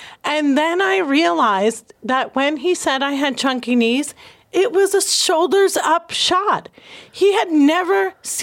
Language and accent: English; New Jersey, United States; And I'd be like, I'm from Jersey.